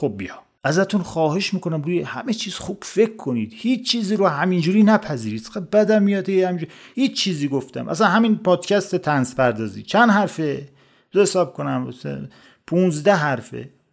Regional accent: Iran; من عاشق ایرانم چون من ایرانی هستم، جایی جز ایران نمیتونم اصلا دووم بیارم زندگی کنم. عاشق بودم که موندم تو این مرز بوم

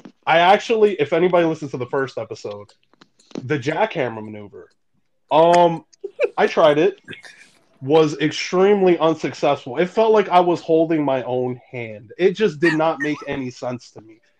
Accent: Bronx, New York, United States; And honestly, my brother being gay, you know, growing up in the South Bronx, you know, especially him, he's in his 30s now, you know, it honestly wasn't easy.

